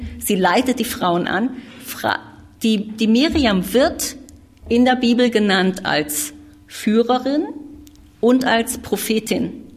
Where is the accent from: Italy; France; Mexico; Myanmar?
Myanmar; Und bei uns in Myanmar war es auch so, besonders als die Militärherrschaft noch so heftig war